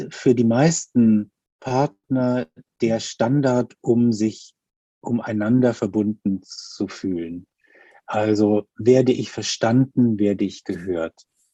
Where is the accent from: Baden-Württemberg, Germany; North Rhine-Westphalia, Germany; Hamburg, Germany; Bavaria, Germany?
Hamburg, Germany; es ist kalt, ich komme aus Hamburg, es ist kalt und es regnet